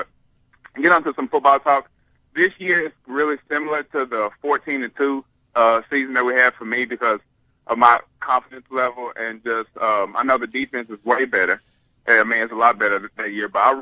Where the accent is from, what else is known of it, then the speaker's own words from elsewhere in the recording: Tennessee, United States; Of course, I'm from Tennessee, so I wanted to see really what brought him to that team.